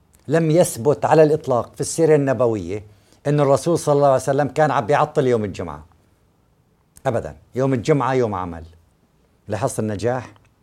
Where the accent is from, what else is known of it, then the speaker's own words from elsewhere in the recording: Aleppo, Aleppo Governorate, Syria; عندنا بحلب مثلا هدول أصحاب الدعاء